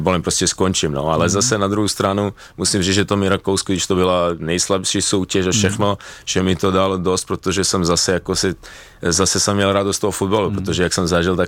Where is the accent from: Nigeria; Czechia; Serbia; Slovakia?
Serbia; Šabac, Mačva District; born there; Czech is a second language; now in Czech Republic; narodil jsem se ano v Šabcu a Šabac je město